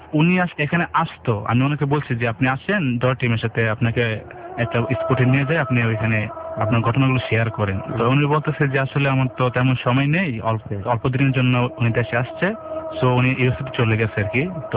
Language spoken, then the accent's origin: Bangla; Comilla, Chittagong Division, Bangladesh; now in Dhaka, Bangladesh; কুমিল্লা থেকে এসেছি আর আমি ধানমন্ডিতে থাকি